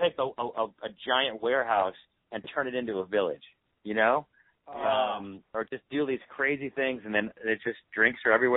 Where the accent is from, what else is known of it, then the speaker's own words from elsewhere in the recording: Syracuse, New York, United States; I grew up in Syracuse where Syracuse University was our professional sports team.